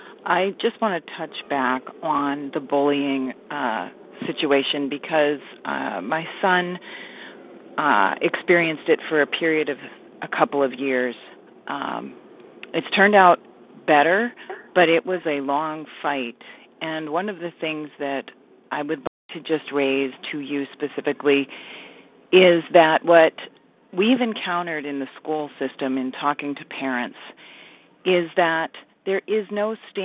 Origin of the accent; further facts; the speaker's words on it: Erie, Pennsylvania, United States; Where I come from, I was born and raised in Erie, and I was in private schools